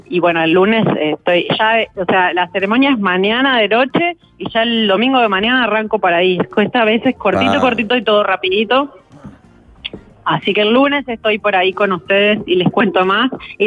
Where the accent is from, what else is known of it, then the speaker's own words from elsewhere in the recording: Uruguay; Aparte soy la uruguaya, nadie es como, obviamente en todos los grupos soy la uruguaya.